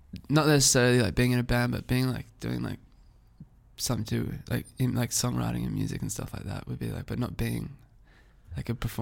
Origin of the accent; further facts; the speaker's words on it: Australia; we're from Australia, obviously